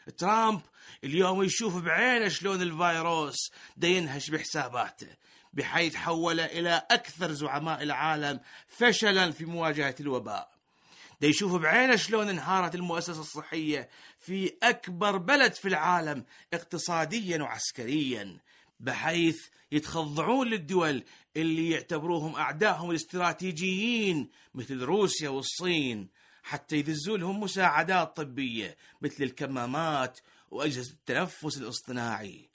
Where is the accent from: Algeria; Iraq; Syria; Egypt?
Iraq; وإحنا هنا كعراقيين نبعث رسالة ود ومحبة إلى الشعب الأمريكي